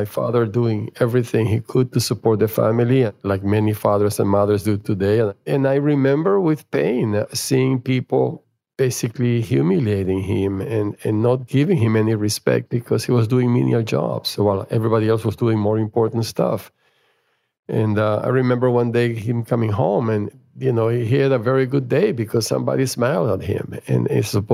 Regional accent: Venezuela; From my home country, Venezuela, there are many people leaving the country for all sorts of reasons.

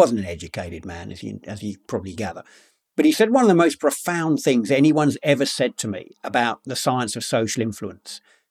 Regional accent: London, United Kingdom; born or raised there

